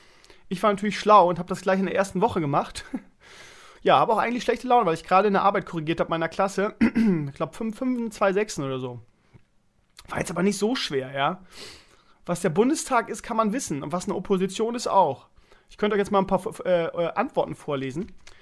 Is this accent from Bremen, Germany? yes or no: yes; Bremen, Germany; Wie gesagt, als Bremer, wir hatten immer Österreicher in der Mannschaft.